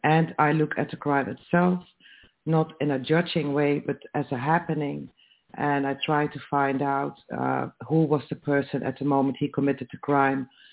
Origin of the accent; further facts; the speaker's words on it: Netherlands; Yes, I come from the Netherlands.